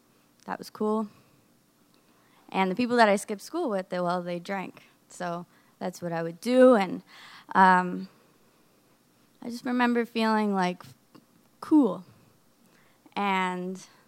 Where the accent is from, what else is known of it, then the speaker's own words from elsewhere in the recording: Florida, United States; I was born and raised in Florida. I had a pretty rough upcoming childhood.